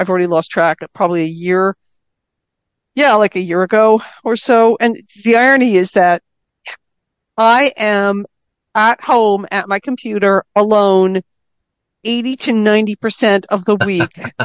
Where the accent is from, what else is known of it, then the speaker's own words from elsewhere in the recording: New Jersey, United States; born there; my parents were born and raised in New Jersey, and although I was born in New Jersey and started life there, we moved around up and down the East Coast bunch.